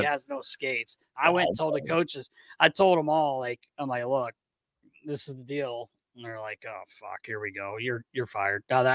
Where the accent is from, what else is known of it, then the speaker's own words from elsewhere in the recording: United States; you go to Carolina, my home state.